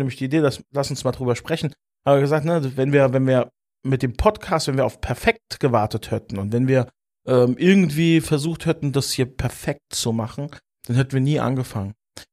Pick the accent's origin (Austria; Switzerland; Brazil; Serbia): Switzerland; Bei uns in der Schweiz heißt das einfach nur Haus.